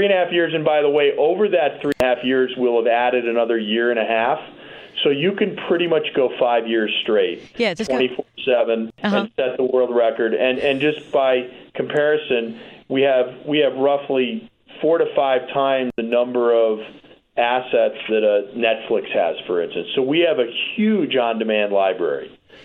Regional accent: Chicago, Illinois, United States; being a Chicagoan.

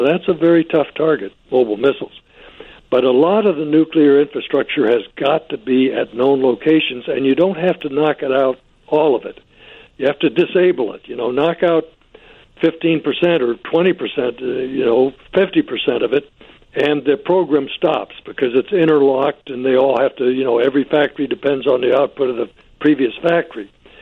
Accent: United States; And my interest is, as an American, I wore the U.S. uniform.

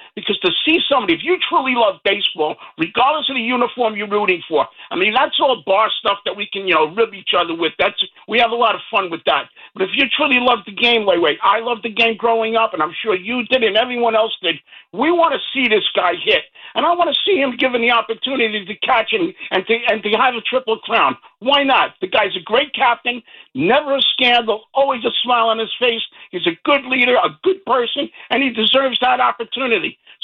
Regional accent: Bronx, New York, United States; because I grew up in the Bronx. All my friends were Yankee fans.

